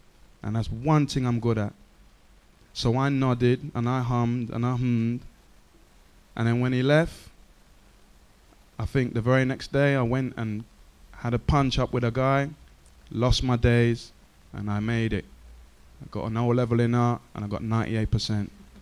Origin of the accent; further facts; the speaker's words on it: Hackney, London, United Kingdom; I was born and raised in Hackney all my life, and I still live in Hackney. I still live there.